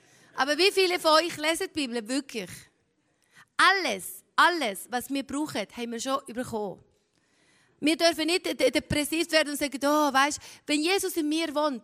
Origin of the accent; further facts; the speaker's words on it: Switzerland; dass wir als Schweizer und Schweizer Gemeinde stehen und sagen, jetzt ist die Zeit, dass wir aufstehen.